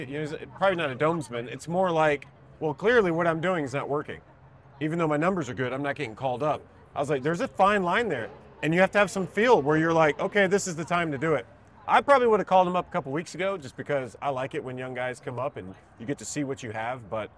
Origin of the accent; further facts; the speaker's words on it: Bradenton, Florida, United States; also born or lived in Sarasota; So I wasn't born yet. I was about to be born. We moved to Florida. So I was born in Sarasota, raised in Bradenton, and Baseball is all I know.